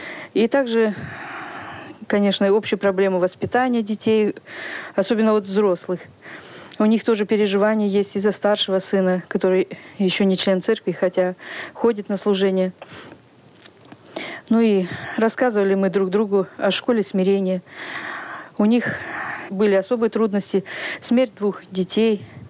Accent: Pavlodar Region, Kazakhstan; Я когда-то жила в детстве в Казахстане, в Павлодарской области.

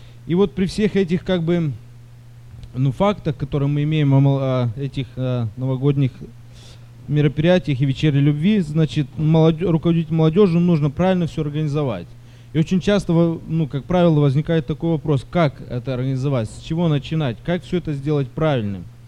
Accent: Florida, United States; я из Флориды, там несу служение.

